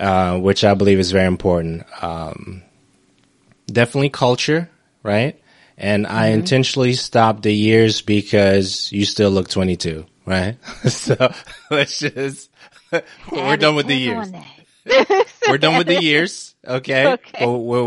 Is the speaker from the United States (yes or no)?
yes; New York, United States; Listen, they forget that we're from New York.